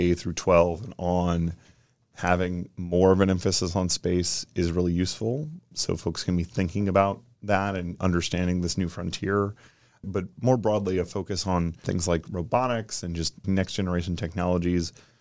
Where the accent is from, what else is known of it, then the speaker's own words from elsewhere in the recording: Jacksonville, Florida, United States; I grew up here in Jacksonville. We watched the launches on a regular basis.